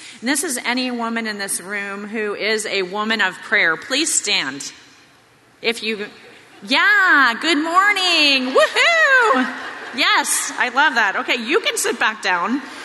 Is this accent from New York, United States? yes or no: no; Los Angeles, California, United States; I know, although I come from Los Angeles, I've been here in your community for the last few days